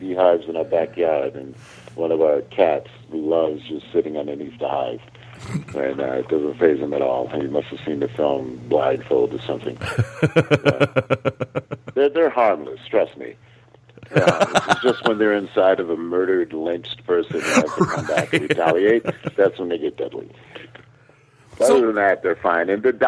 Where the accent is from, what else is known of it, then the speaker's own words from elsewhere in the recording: New England, United States; I can't help it if I'm from New England.